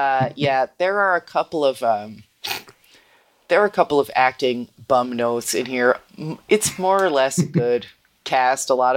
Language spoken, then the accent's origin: English; New Jersey, United States; We're both from Jersey. We don't know anything.